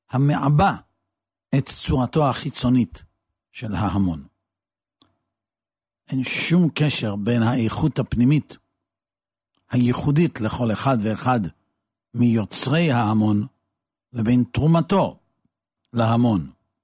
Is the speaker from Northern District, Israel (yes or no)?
no; Netanya, Central District, Israel; כמדומני בכל אופן כך היה אצלנו בנתניה